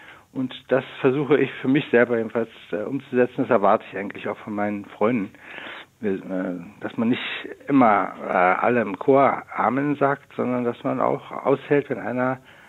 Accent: Berlin, Germany; born there; ich bin in Berlin geboren und habe sowohl christliche als auch muslimische Freunde. Also ich lebe hier

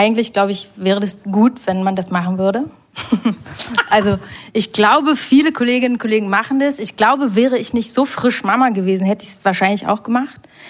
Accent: Berlin, Germany; Ich bin Berlinerin und habe hier noch ein Zimmer sozusagen in einer Familien-WG und lebe aber seit der Schwangerschaft mit meinem Freund und dem Kleinen am Naturschutzgebiet in Nordrhein-Westfalen.

